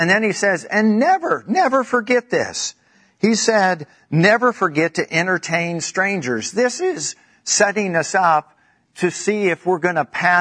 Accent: the South, United States; And of course, growing up in the South, my brother and I would sit in the back seat.

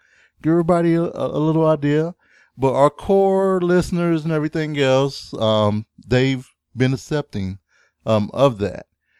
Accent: Louisville, Kentucky, United States; … and I, we are a couple from Louisville, Kentucky.

